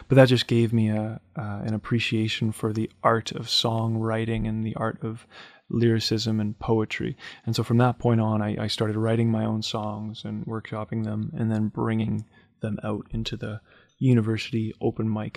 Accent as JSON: {"language": "English", "town": "Winnipeg", "region": "Manitoba", "country": "Canada", "tie": "born or raised there", "said": "Yeah, so I grew up in Winnipeg. I was born in Winnipeg."}